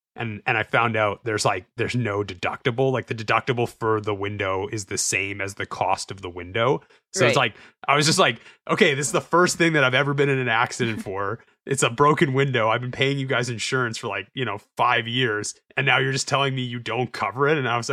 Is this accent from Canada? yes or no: yes; Canada; I'm Canadian